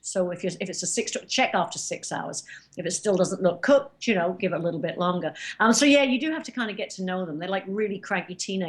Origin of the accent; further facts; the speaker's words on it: United Kingdom; I'm from Britain originally, right? I mean, I love curry.